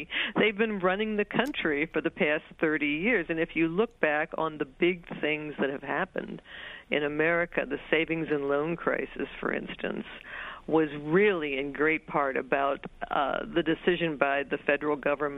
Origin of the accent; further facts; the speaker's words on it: Ohio, United States; I come from Ohio, and which is a large state, and we have had many presidents who have come from Ohio